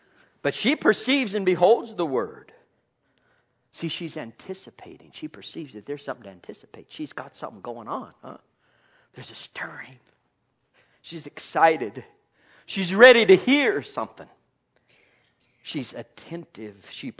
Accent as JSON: {"language": "English", "region": "Colorado", "country": "United States", "tie": "born or raised there", "said": "I grew up around Coors Brewery."}